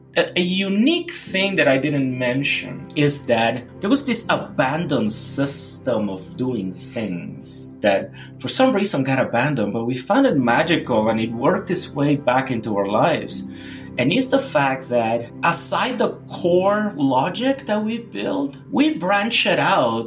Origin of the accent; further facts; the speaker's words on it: Puerto Rico; It's kind of like, for I'm from Puerto Rico